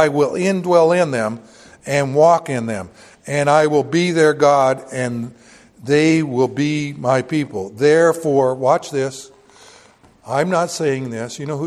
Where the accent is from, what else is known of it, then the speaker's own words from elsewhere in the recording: Junction City, Oregon, United States; It was one time when I was growing up in Junction City, Oregon.